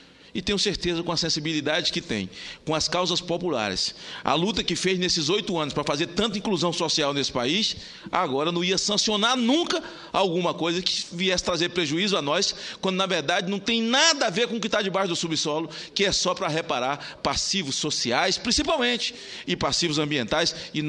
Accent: Northeast Region, Brazil; Eu vim do Nordeste ficar onde?

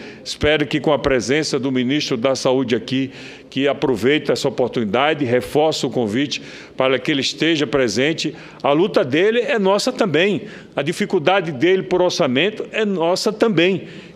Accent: Sergipe, Brazil; eu tenho isso lá no meu estado. Meu estado foi pioneiro em transplante no Norte e Nordeste. Sergipe fez, há quase 30 anos, o primeiro transplante de coração e o primeiro transplante renal.

